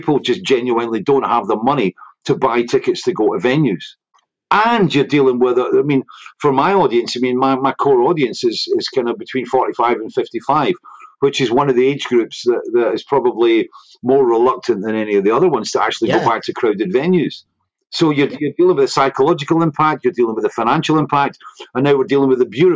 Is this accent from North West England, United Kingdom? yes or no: no; Scotland, United Kingdom; I'm Scottish. I live up here.